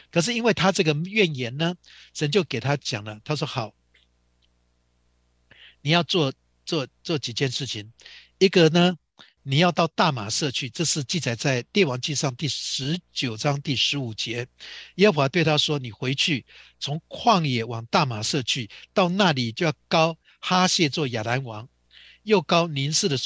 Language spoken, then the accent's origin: Chinese; China; 这有点像我们 我们中国人这个跟师傅学技术哈